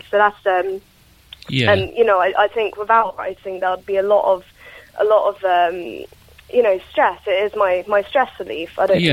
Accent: Isle of Wight, South East England, United Kingdom; there was a lot of struggles growing up on the Isle of Wight.

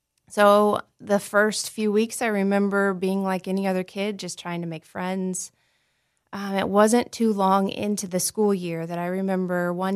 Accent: Illinois, United States; Southern Illinois.

